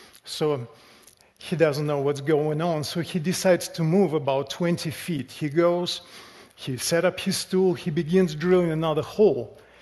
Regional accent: Russia; now in United States; as you know, we immigrated from Russia. We moved to East Tennessee, actually about 12 years ago. But back home, well, this is our home now. But in Russia, as you know, the climate is very different.

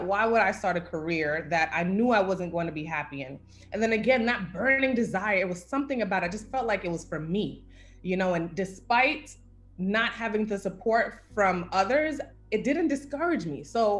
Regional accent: Brooklyn, New York, United States; Like, I am from Brooklyn, New York. You know, we used to run outside and play in the sprinklers and all that and tell people off, that whole thing, right?

